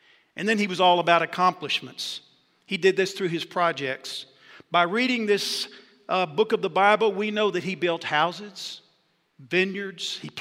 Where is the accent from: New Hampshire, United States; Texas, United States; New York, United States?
Texas, United States; Jacksonville; I'm very proud of my hometown of Jacksonville, Texas, in the Piney Woods, halfway between Lufkin and Tyler.